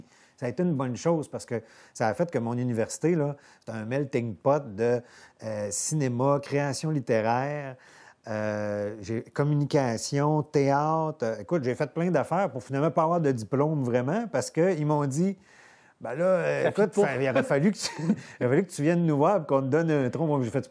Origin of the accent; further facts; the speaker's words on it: Dolbeau-Mistassini, Quebec, Canada; Parce que moi, je viens de Dolbeau-Mistassini